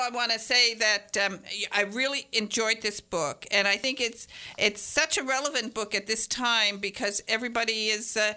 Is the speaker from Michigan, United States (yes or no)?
yes; Michigan, United States; I'm from Northern Michigan.